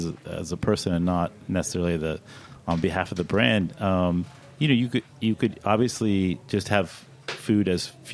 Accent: Kentucky, United States; I'm from Kentucky, so.

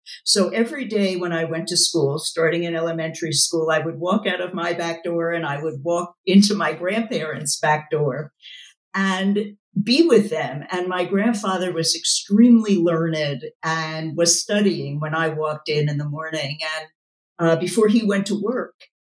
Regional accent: Philadelphia, Pennsylvania, United States; So I had a wonderful family, a pretty middle class family growing up in West Philadelphia, actually quite close to the university I would come to lead

